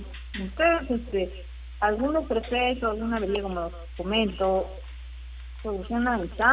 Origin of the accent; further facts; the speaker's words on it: Chosica, Lima, Peru; yo soy de acá